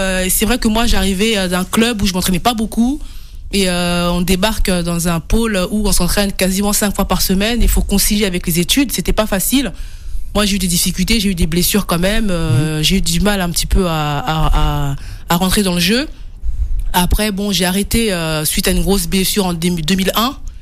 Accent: Issy-les-Moulineaux, Île-de-France, France; Je suis originaire d'ici des Moulineaux.

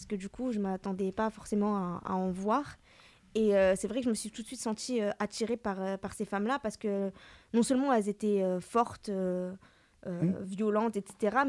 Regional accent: Nantes, Pays de la Loire, France; Et moi, je viens de Nantes. Je ne suis pas du tout de région parisienne.

